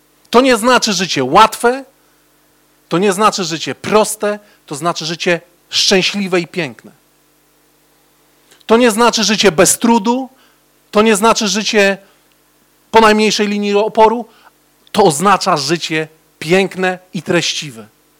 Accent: Pruszków, Masovian Voivodeship, Poland; Pochodzę z Pruszkowa, to jest miasto słynne z koszykówki, to wiecie o tym. Ale nie tylko z koszykówki, także z innych rzeczy.

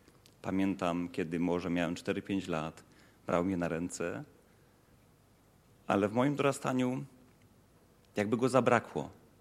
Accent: Silesian Voivodeship, Poland; Jak jeszcze dodam, że jestem Ślązakiem

